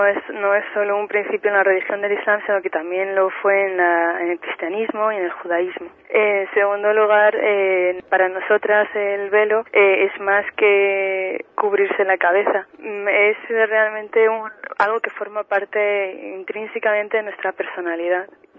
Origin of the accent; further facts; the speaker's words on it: Spain; Primero porque somos españoles y los que habían sido asesinados eran nuestros hermanos y hermanas, nuestros compatriotas.